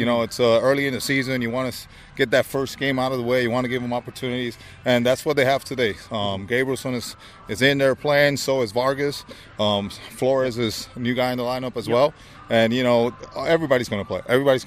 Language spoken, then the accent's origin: English; Puerto Rico; I'm from Puerto Rico